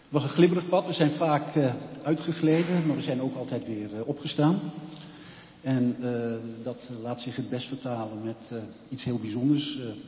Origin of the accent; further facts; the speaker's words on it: Amsterdam, North Holland, Netherlands; born there; Ruim 60 jaar geleden ben ik in Amsterdam geboren in een Rooms-Katholiek gezin. En ik ben datzelfde jaar ben ik ook katholiek gedoopt.